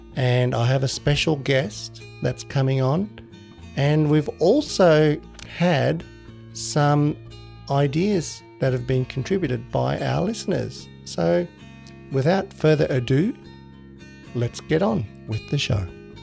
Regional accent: Sri Lanka; because I grew up in Sri Lanka and you know, Santa was a big part of our life.

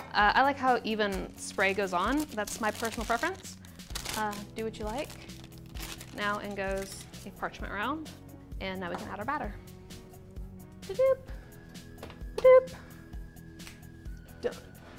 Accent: Kentucky, United States; because I'm from Kentucky and I love buttermilk.

